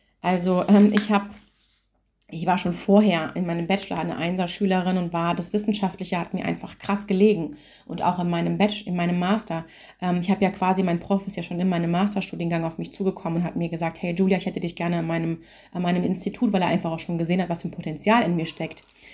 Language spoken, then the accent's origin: German; Hanau, Hesse, Germany; ich komme irgendwie aus Hanau